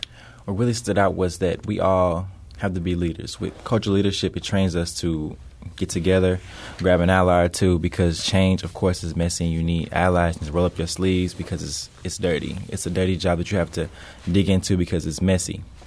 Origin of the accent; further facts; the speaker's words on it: United States; I spoke on what it is like to be a black male growing up in the United States.